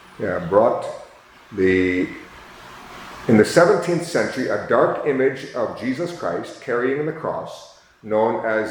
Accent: United States; You know, I grew up in the United States where we don't have images with hair and clothing.

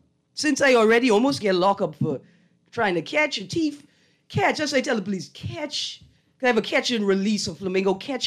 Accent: Bahamas; I'm from the Bahamas and I'm extending a personal in who failed the exam. Come Bahamas with me.

